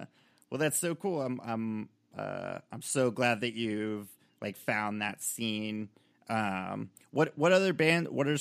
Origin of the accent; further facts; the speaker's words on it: Austin, Texas, United States; Yeah, I grew up in Austin, Texas, which is a little bit different than other parts of Texas, but it is still Texas is still really big.